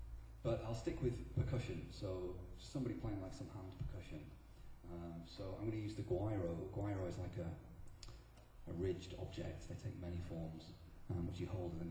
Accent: Blackpool, North West England, United Kingdom; And I'm from Blackpool, so spinning plates is like, you have to learn these kinds of things when you're a kid in Blackpool to make a living.

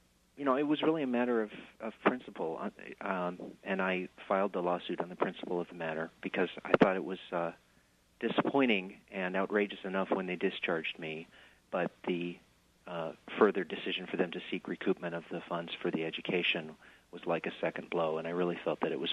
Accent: San Francisco, California, United States; here in my hometown of San Francisco

